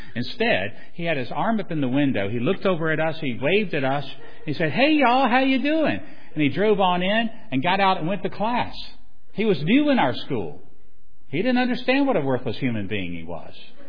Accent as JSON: {"language": "English", "town": "Roanoke", "region": "Virginia", "country": "United States", "tie": "born or raised there", "said": "I grew up in Roanoke, Virginia, which is just up the road to Southwest Virginia. I'm a hillbilly from Southwest Virginia, proud of it."}